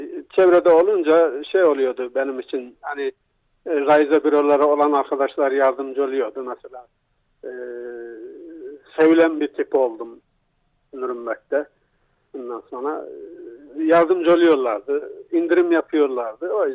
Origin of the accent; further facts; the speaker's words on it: Ereğli, Konya, Turkey; moved away as an adult; now in Nuremberg, Germany; Konya Ereğli'denim. Doğum yerim burası. İlk işimi, mesleğimi burada yaptım.